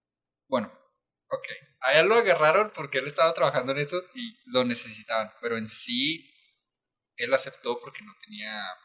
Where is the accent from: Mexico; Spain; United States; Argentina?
Mexico; Chihuahua; also born or lived in Jalisco; Yo nací en Jalisco. ¿Sí? Y a los pocos meses me mudé a Chihuahua, Chihuahua capital.